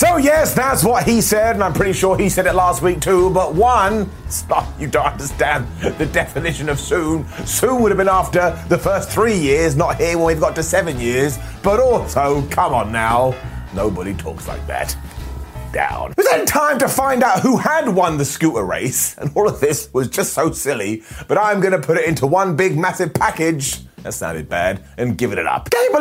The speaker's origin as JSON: {"language": "English", "country": "United Kingdom", "said": "I suppose it could be because I'm British."}